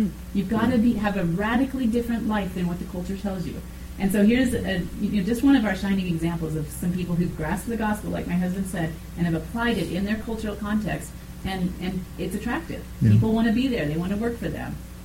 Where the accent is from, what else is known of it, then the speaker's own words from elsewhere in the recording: Colorado, United States; now in Uganda; you see a lot of different creatures that I didn't see growing up in Colorado in Uganda.